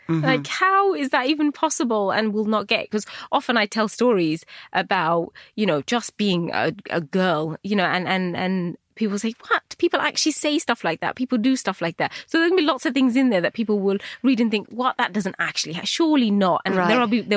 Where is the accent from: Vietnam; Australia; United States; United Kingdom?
United Kingdom; So I was constantly fighting that British Bangladeshi bit of me.